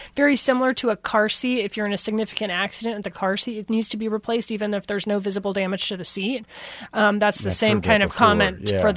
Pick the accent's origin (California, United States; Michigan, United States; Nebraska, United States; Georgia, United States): Nebraska, United States; Well, I mean, I'm a Husker. I come from Husker Nation, right? Like, so football is ingrained with us in the Midwest